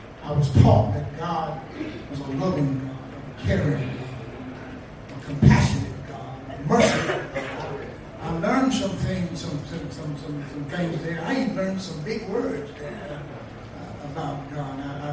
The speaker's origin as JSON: {"language": "English", "town": "Leesville", "region": "Louisiana", "country": "United States", "tie": "born or raised there", "said": "I grew up in Leesville, Louisiana."}